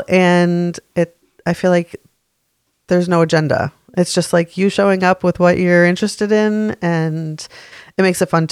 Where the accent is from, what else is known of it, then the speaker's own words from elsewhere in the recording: Rochester, New York, United States; I grew up in Rochester. My dad worked at Kodak.